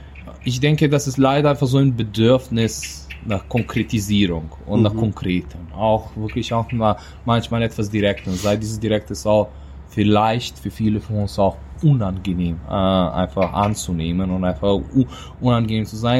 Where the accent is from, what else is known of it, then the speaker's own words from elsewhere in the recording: Serbia; now in Germany; Fellow, Jahrgang 22 bei Teachers Deutschland, komme eigentlich ursprünglich aus Serbien, aber bin schon die letzten 11 Jahre hier in Deutschland. Bundesland, wo ich tätig bin, ist Berlin.